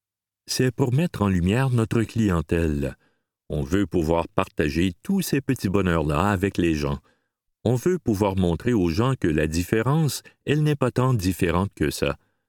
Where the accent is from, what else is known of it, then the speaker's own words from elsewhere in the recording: Chicoutimi, Quebec, Canada; La maison Gilles-Carle, ça me touche, parce que c'est à deux maisons de là où j'ai grandi.